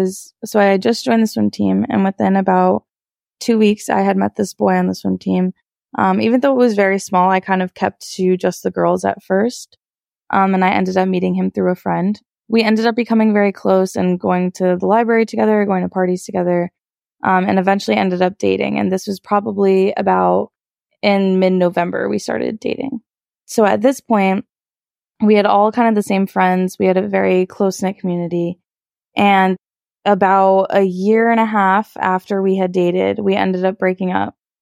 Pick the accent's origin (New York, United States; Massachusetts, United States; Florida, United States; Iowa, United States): New York, United States; So I grew up in New York in Westchester. I went to high school there.